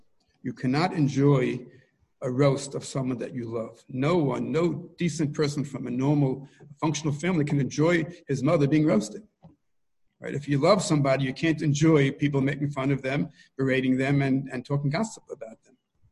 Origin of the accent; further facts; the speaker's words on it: New York, United States; even though I come from New York and I was not sheltered that much